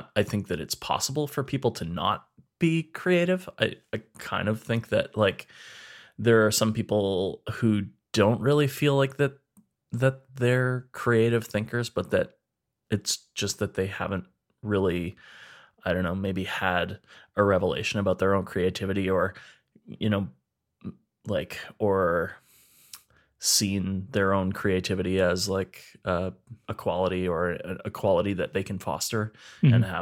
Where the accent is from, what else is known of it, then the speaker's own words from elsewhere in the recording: Edmonton, Alberta, Canada; We're two chefs from Edmonton, Alberta, Canada.